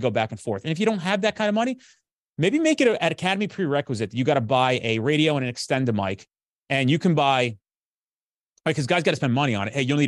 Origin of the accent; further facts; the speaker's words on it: New Jersey, United States; So it's a three-part series, and I'm from New Jersey